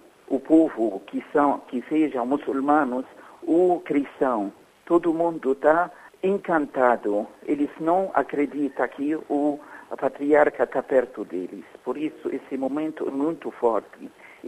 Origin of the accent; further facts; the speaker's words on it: Lebanon; now in Brazil; Por isso estamos trazendo como libanês aqui no Brasil também esse valor da família